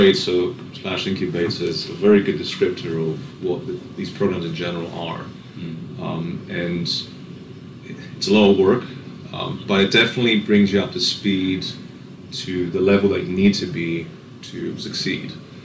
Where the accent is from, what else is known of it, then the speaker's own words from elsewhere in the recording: England, United Kingdom; now in United States; Yeah, so I've been in the U.S. for 17 years now, so my accent is not what it used to be. But yeah, I'm originally from England, and also I'm half Greek